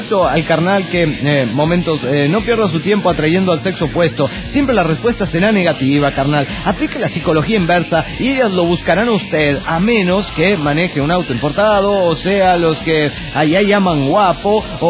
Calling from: Santa Barbara, California, United States; de Santa Bárbara, Califas.

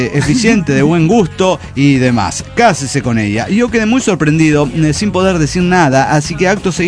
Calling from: Pachuca, Hidalgo, Mexico; de Pachuca, Hidalgo, México.

